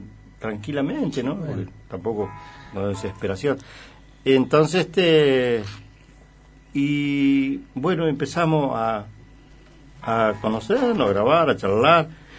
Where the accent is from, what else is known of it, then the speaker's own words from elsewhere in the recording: Río Chico, Argentina; yo vengo de la zona de Río Chico, de la meseta, ¿viste? Tiene dos nombres el pueblo, es tan grande. Tiene Cerro Mesa y Río Chico.